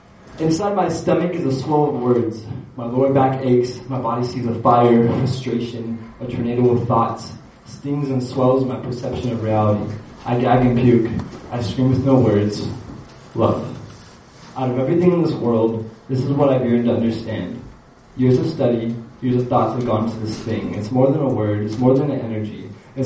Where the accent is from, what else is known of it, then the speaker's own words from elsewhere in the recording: Fontana, California, United States; I'm from Fontana, California.